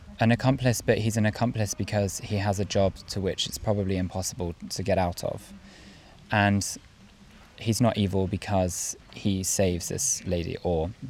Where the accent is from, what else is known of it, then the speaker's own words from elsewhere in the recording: London, United Kingdom; now in Passau, Germany; I'm from London, but currently live in Germany in Passau